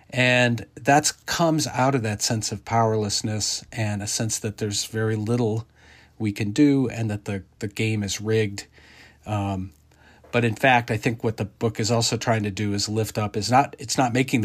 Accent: Midwest, United States; She also grew up in the Midwest. I grew up in the Midwest.

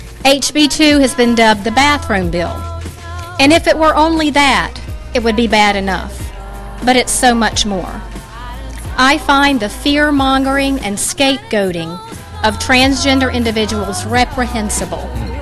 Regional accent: Raleigh, North Carolina, United States; I'm from Raleigh, and I'm a North Carolina native.

